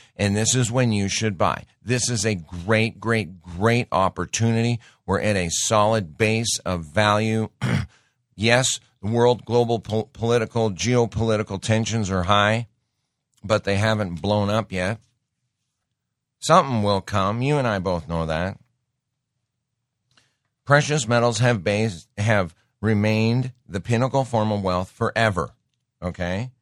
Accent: Montana, United States; I grew up in Montana. I knew a family that had a basement full of bags of gold and silver.

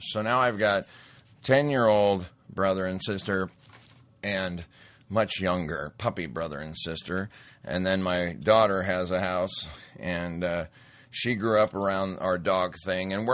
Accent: Montana, United States; Being born and raised in Montana, there's nothing like it.

